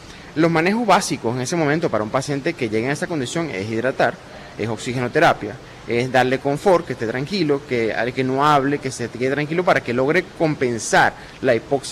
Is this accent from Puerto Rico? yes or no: no; Guanare, Portuguesa, Venezuela; now in Mérida, Venezuela; Sí, señor, yo soy de Guanare.